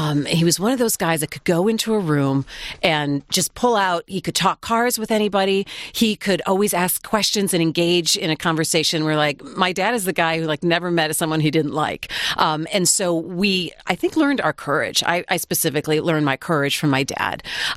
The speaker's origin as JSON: {"language": "English", "town": "Troy", "region": "Michigan", "country": "United States", "tie": "born or raised there", "said": "I grew up in Southeast Michigan. I grew up in Troy, and I never thought that I would end up in the same place that I grew up."}